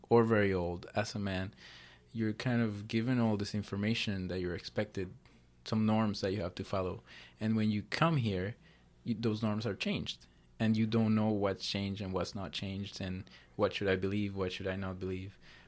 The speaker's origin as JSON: {"language": "English", "country": "Colombia", "said": "because I'm from Colombia"}